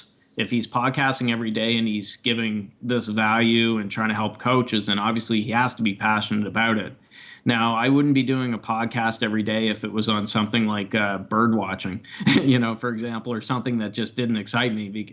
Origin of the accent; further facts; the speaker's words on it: Canada; but a lot of people don't even know that I'm from Canada.